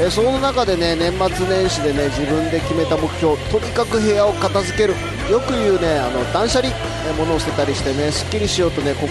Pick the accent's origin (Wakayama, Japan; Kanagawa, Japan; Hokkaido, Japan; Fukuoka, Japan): Hokkaido, Japan; Sapporo; しかもね僕の田舎のね札幌のね仲間と一緒にね対バンやるみたいなんで